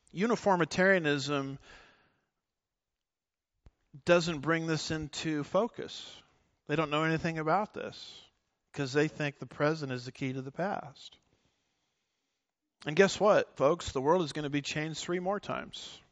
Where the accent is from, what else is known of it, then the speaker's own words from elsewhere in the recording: California, United States; Now, as a California guy coming to Texas, I was raised in California, but I got to the promised land as fast as I could.